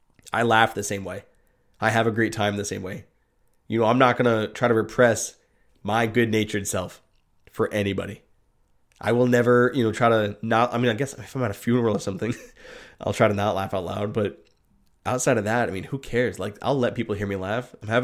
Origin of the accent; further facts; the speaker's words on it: United States; I'm an American citizen.